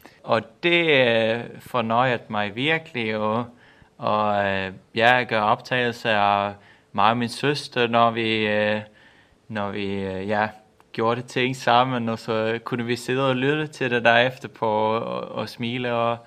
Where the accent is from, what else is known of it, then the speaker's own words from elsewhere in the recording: Växjö, Kronoberg County, Sweden; Danish is a second language; Jeg kommer fra Sydsverige, en by, der hedder Växjö. Og nu bor jeg i en lille by, 20 minutter uden for min hjemmeby. Så jeg er flyttet hjem endnu en gang.